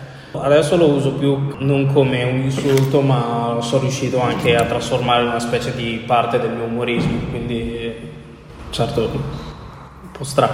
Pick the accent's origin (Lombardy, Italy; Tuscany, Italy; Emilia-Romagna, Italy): Emilia-Romagna, Italy; Lugo; born there; now in Renazzo, Italy; Sono nato a Lugo, in provincia di Ravenna, il 15 dicembre del 2003. Adesso abito a Renazzo, cioè un pochino fuori Renazzo, e frequento la scuola Futura